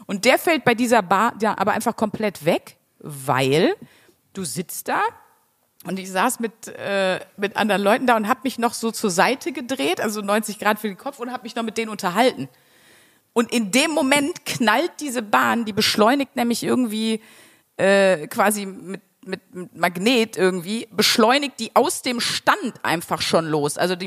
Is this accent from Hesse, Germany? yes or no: no; North Rhine-Westphalia, Germany; aber ich bin ja aus dem Ruhrgebiet